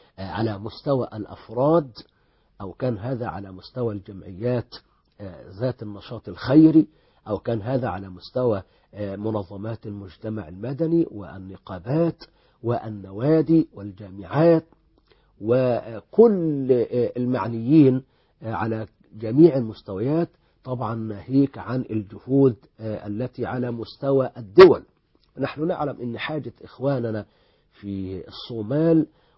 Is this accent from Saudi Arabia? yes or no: no; Egypt; هنا في بلدنا مصر